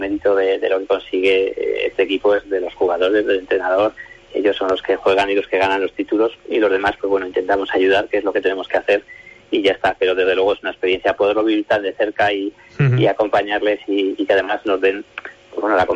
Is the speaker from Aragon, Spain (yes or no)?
yes; Huesca, Aragon, Spain; ahí es bastante sabido que soy de Huesca y todo el mundo me ubica perfectamente como el de Huesca.